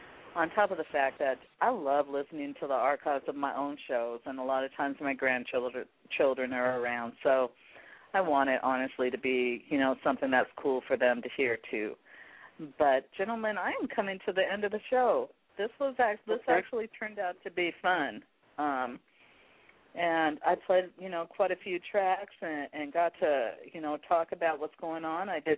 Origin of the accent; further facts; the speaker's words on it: Pacific Northwest, United States; I'm very proud to represent the Pacific Northwest because, yeah, you know, this is my hometown, and we've got some great talents